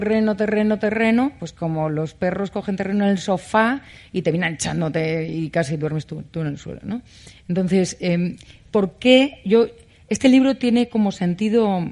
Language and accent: Spanish; Spain